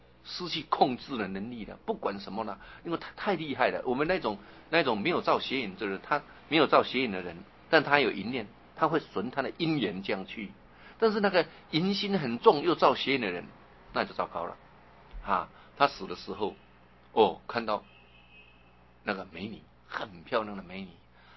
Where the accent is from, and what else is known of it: China